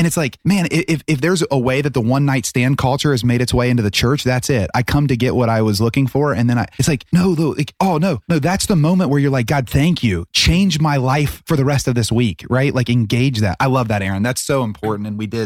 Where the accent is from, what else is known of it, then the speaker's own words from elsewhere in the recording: Ohio, United States; I have tons of friends from my hometown because we're kind of the beginning of the Bible Belt down in Southern Ohio.